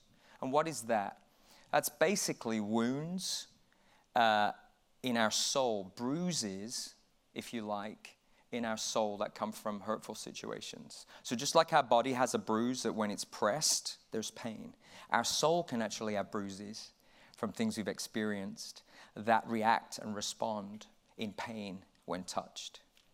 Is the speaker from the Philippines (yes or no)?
no; England, United Kingdom; now in United States; We love, actually, as English, originally English, we're now American citizens, but previously English citizens